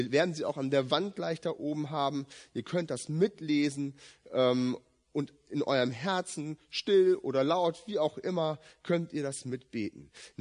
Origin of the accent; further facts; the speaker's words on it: Brazil; German is a second language; Wenn ich in Brasilien, wo ich herkomme, leben will